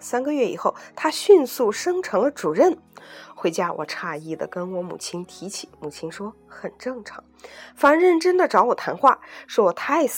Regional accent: China; also born or lived in Shanghai; 我的家乡属于三线城市，经济上呢并不是落后太多，但回来后我还是非常的不习惯

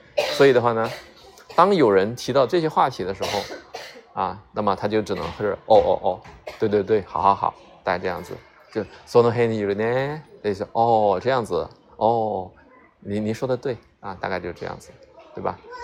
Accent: Chongqing, China; 对，我重庆人哈。别人问我，哎，你哪来的？我重庆的，对吧？

